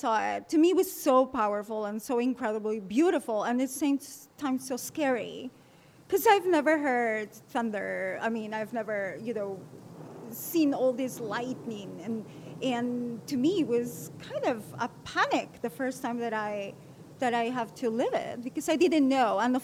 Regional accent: Lima, Peru; moved away as an adult; now in Arizona, United States; I'm from Peru. I'm from Lima. And of course, when I came here to Arizona, it was 17 years ago

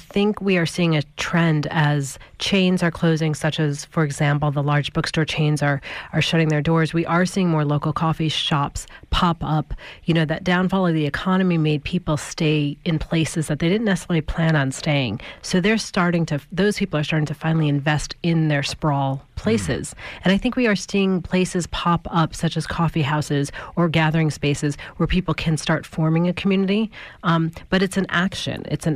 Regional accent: New York, United States; now in Phoenix, United States; other cities, I grew up in New York, there's a density that we just don't have.

